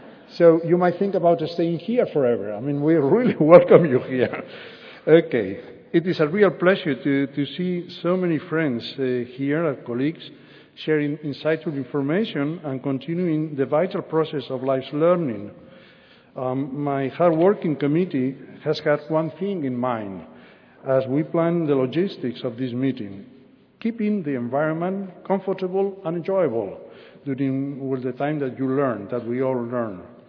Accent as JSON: {"language": "English", "town": "San Sebastián", "region": "Basque Country", "country": "Spain", "tie": "born or raised there", "said": "I'm very pleased to welcome you to my hometown, to Donostia San Sebastian, Spain."}